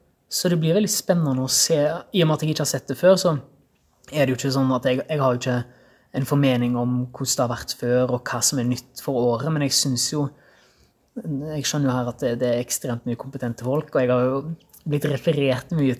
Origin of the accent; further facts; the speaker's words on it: Haugesund, Rogaland, Norway; Jeg er fra Haugesund. Jeg er 32 år gammel.